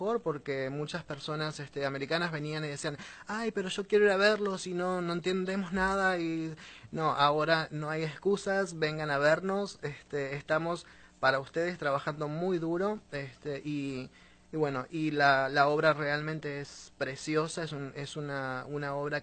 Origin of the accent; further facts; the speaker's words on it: Uruguay; Yo soy de Uruguay. Yo soy